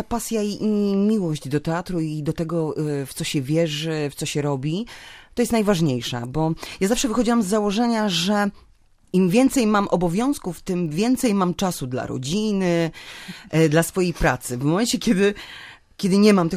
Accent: Płock, Masovian Voivodeship, Poland; Ja z Płocka, spod Warszawy, z miasta, gdzie miałam tak naprawdę wszystko

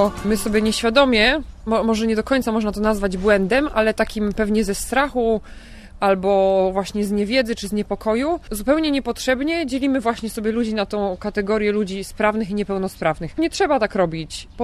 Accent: Poznań, Greater Poland Voivodeship, Poland; w ogóle jestem z Poznania, więc wcześniej jeździłam na obozy, działałam w tym ognisku lokalnym w Poznaniu.

